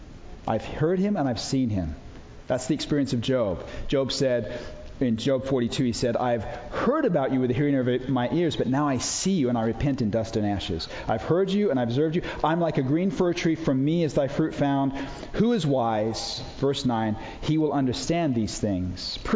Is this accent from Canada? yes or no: no; England, United Kingdom; I was raised in England. In fact, I was raised in this house in England. This house was built in 1881. And this was the bedroom where I was raised as a kid, right there.